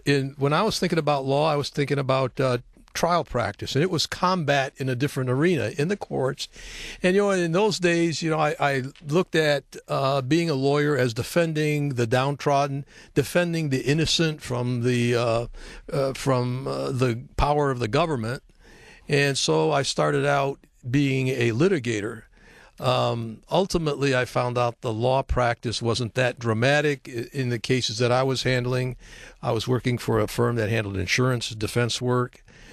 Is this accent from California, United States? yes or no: no; Dearborn, Michigan, United States; born there; Well, I was born in Dearborn, Michigan, as you indicated. My parents were immigrants to this country.